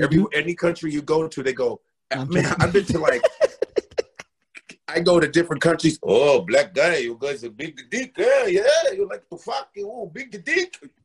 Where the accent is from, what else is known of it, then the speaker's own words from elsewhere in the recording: Chicago, Illinois, United States; Like, I grew up in Chicago, so when I was around, I used to see Michael Jordan, like, in the streets at parties, in his prime.